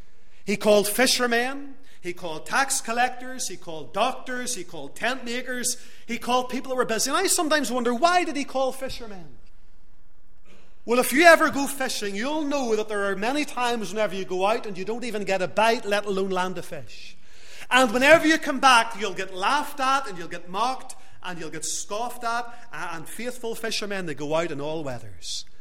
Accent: Lisburn, Northern Ireland, United Kingdom; as a young man, 19 or 20 years of age, I was standing in my hometown of Lisburn, giving out gospel tracts for late night shoppers on a Thursday evening.

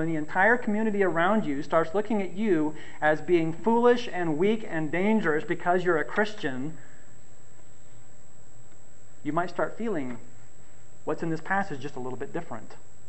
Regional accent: United States; I'm an American living in an ancient culture.

